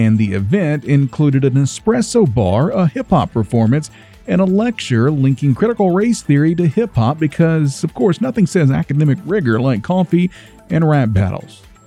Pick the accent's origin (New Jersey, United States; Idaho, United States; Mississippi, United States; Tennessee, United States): Tennessee, United States; congratulations are in order to my home state, the state of Tennessee